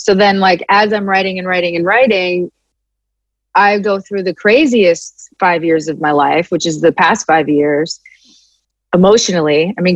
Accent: Philadelphia, Pennsylvania, United States; Also because I'm from Philly and I'm Italian.

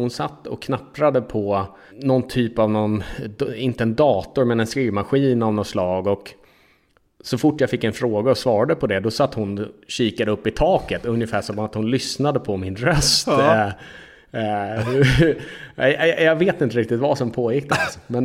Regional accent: Sweden; De frågade mig vilken min favoritöl var, vilken, vad vi hade för öl hemma i Sverige och sådär.

